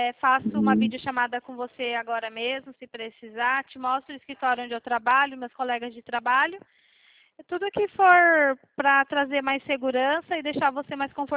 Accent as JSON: {"language": "Portuguese", "region": "São Paulo", "country": "Brazil", "said": "Eu sou aqui de São Paulo"}